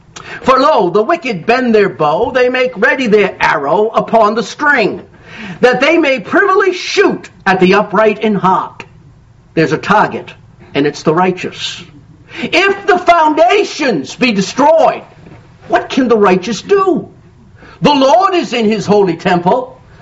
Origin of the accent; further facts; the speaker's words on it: United States; I'm American to the core. You know that. I'm patriotic. I love this country, but I don't like what's happening.